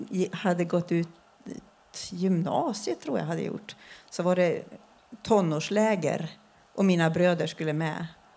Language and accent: Swedish; Gävle, Gävleborg County, Sweden; I kyrkliga sammanhanget där i Gävle där jag växte upp.